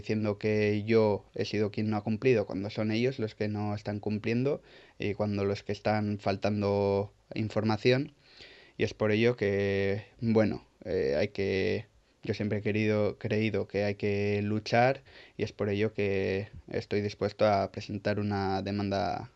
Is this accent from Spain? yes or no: yes; Barakaldo, Basque Country, Spain; soy de Baracaldo de toda la vida y tengo 28 años.